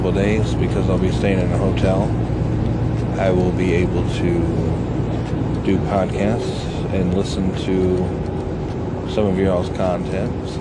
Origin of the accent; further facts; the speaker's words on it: Missouri, United States; also born or lived in Virginia; But, yeah, I'm from Missouri. I was born in Virginia, but I lived in Missouri most of my life